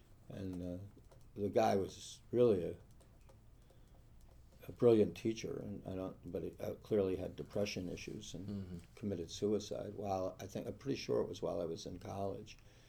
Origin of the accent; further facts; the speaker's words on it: New Hampshire, United States; Because I was from New Hampshire, and the kids, there were a huge number of progressive kids from New York and the East Coast